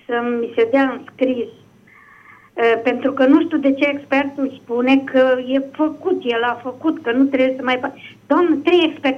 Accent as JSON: {"language": "Romanian", "town": "Constanța", "region": "Constanța County", "country": "Romania", "said": "eu sunt din Constanța, dar imobilul e în Carei, în județul Satu Mare."}